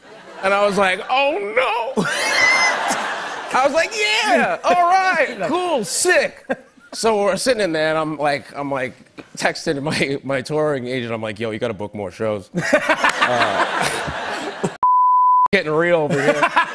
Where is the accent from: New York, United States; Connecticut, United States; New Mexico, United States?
New York, United States; Staten Island; He just looks like everybody I grew up with in Staten Island, so I just kill that dude.